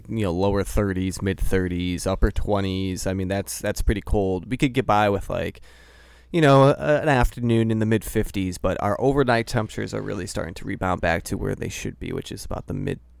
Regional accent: Midwest, United States; Yeah, when I was, I'm from the Midwest.

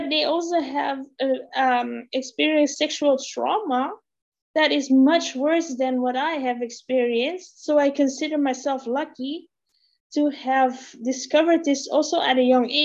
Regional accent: Belgium; So I grew up in Belgium because I'm born in Belgium

